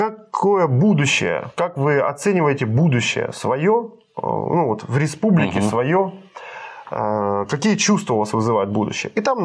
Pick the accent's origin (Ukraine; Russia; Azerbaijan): Ukraine; Melitopol, Zaporizhzhia Oblast; вот, например, Мелитополь, да, откуда я родом